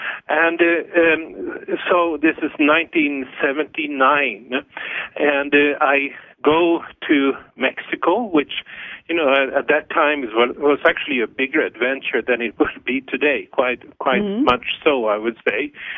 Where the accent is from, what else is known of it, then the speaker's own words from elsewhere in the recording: Sweden; I grew up in Sweden.